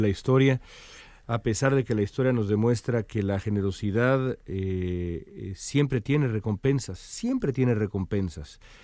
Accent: Mexico

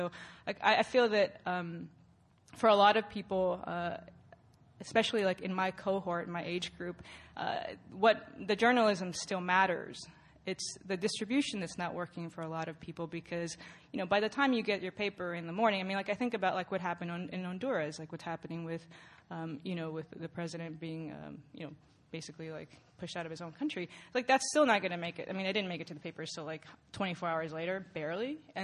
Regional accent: Guatemala; I'm from Guatemala, and people still come down from the mountains, an hour and a half.

